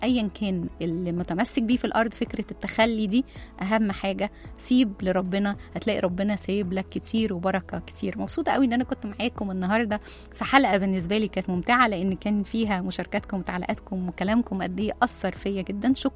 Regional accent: Egypt; إحنا كمجتمع مصري قريبين قوي من ربنا

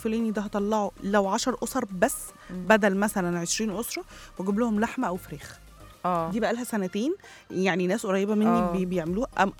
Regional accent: Ismailia, Ismailia Governorate, Egypt; انا لو مش اسماعيليه انا كل يوم ابقى معاكم

